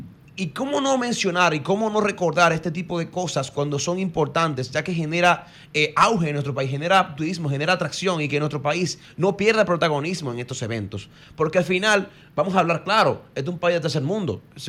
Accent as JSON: {"language": "Spanish", "country": "Dominican Republic", "said": "Yo, como ciudadano dominicano, me enorgullece ver que mi país está tirándose adelante"}